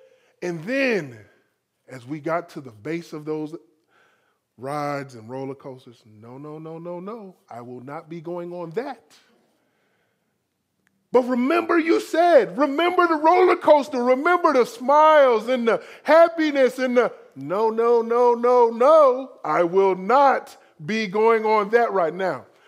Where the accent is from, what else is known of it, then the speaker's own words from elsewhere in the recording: Florida, United States; moved away; Now, for me coming back into moving to Maryland, it was very difficult. I'm from Florida. It's sunny all year round.